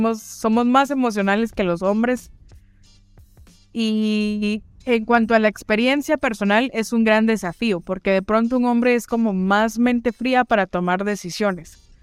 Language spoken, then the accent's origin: Spanish; Guatemala; Y como guatemaltecos, yo no sé si en toda Latinoamérica, pero tenemos la mala costumbre de ir tarde a todo.